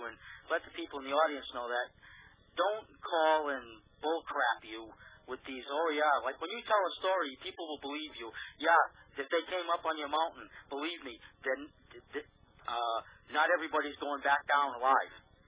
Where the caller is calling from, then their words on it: Rhode Island, United States; I'm calling from Rhode Island.